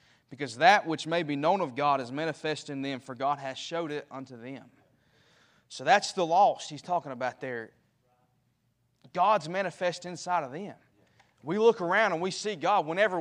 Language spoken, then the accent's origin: English; United States; born there; March of 97, I was born, I was conceived. And born in Caldwell County.